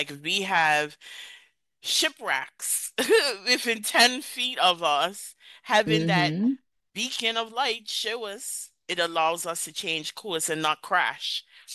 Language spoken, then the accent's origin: English; Bermuda; also born or lived in Spain; I'm originally from Bermuda, lived in Bermuda for so long, you are surrounded by conditioning